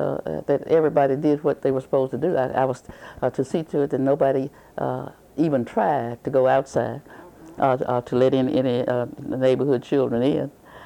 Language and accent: English; Raleigh, North Carolina, United States; My parents had three girls and three boys, and we grew up in Raleigh. All of us went to school there.